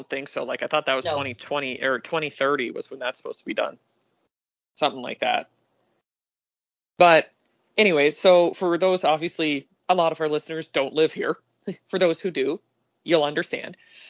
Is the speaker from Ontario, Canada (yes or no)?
yes; Windsor, Ontario, Canada; I am originally from Windsor. That was where I was born and raised.